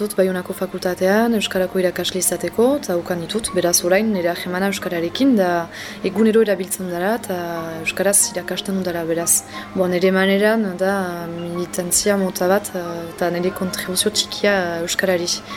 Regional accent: Saint-Jean-de-Luz, Nouvelle-Aquitaine, France; first language French; Basque is a second language; 27 urte ditut, euskarako irakasle naiz eta Donin Bainero itzuneko naiz. Frantsesa nire ama hizkuntza da, beraz etxean frantsesez mintzatzen ginen. Euskara ikastoran ikasi dut

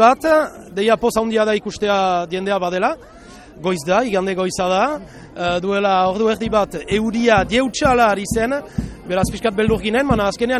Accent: Nouvelle-Aquitaine, France; Basque is a second language; badakit zer den euskara ez diakitea, euskaldun ez izaitea eta hemen Base Nafarroako eialaren bizitzea eta horkoa izaitea sortzez.

